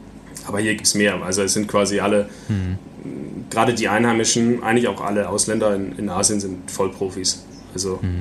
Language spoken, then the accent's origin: German; Germany; Also wir sind aus Deutschland, haben die Einladung bekommen.